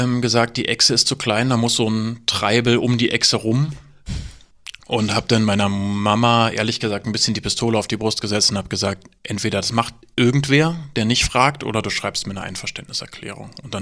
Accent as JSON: {"language": "German", "region": "Berlin", "country": "Germany", "tie": "born or raised there", "said": "Also ich habe in Weißensee gewohnt, aber da war die Schule."}